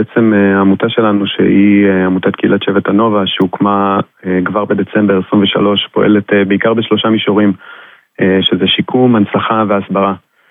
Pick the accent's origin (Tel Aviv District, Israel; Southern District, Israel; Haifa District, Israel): Tel Aviv District, Israel; Holon; born there; בעיר הולדתי, בחולון.